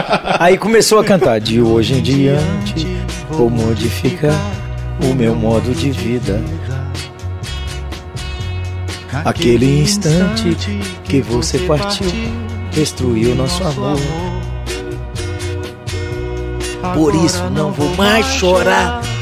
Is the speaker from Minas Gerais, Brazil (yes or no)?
yes; Janaúba, Minas Gerais, Brazil; born there; 87 anos, nasci em Janaúba, sertão de Minas.